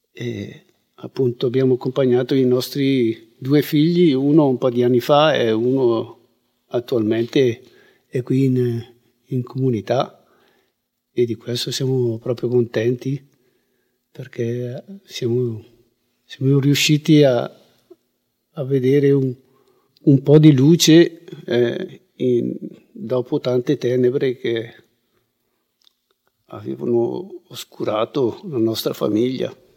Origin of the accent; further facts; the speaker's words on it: Lombardy, Italy; due genitori, veniamo dalla provincia di Bergamo.